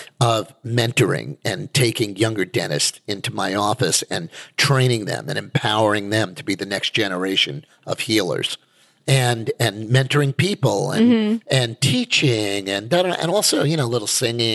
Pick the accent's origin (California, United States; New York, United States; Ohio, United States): New York, United States; Five Towns; I grew up, you know, you and I, we came from the Five Towns.